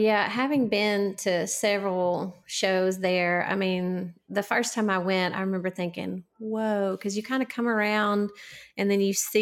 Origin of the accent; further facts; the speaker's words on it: Alabama, United States; which I grew up in North Alabama. So I grew up going to Huntsville, you know, I grew up out in the small community. So it was like going to town for us, you know, us country kids